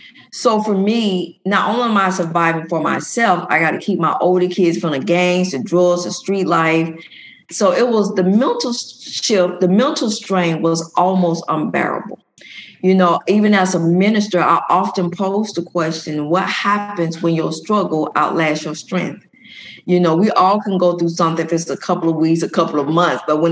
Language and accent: English; Atlanta, Georgia, United States; but I came out of Carver Homes. Those who from Atlanta, the old Carver Homes.